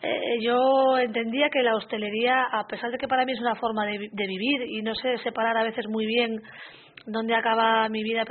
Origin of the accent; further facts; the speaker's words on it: Liébana, Cantabria, Spain; Bueno, yo soy de Líbana, nací en un entorno totalmente rural y en una familia sin muchos recursos, ahí en medio de las montañas de Cantabria.